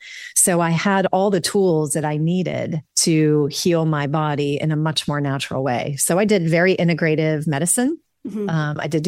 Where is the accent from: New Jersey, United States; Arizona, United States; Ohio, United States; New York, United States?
Ohio, United States; Dayton; And I grew up in Dayton, Ohio, and I was a tomboy.